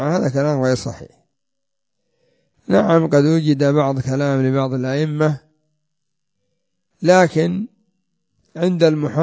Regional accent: Yemen

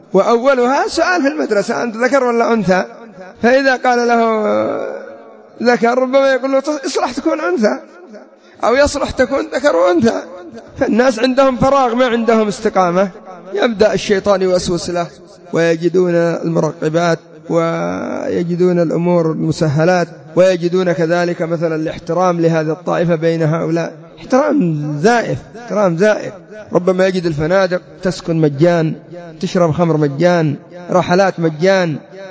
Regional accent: Yemen; رأيت النساء المالديف العجائز يلبس لبس النساء عندنا في اليمن بالحشمة تغطية وغير ذلك.

